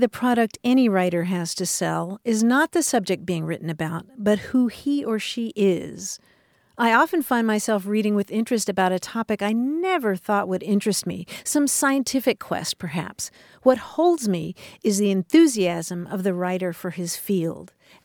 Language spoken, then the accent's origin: English; Kentucky, United States; Well, when I grew up in Kentucky, certainly Sloppy Joes were that.